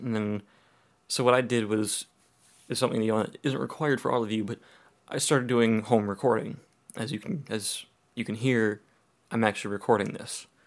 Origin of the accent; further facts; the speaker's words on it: Minnesota, United States; born there; also born or lived in Wisconsin; I mean, yes, I was born in Minnesota, but I've been in Wisconsin for, like, when I was a freshman, for 15 years I've been there.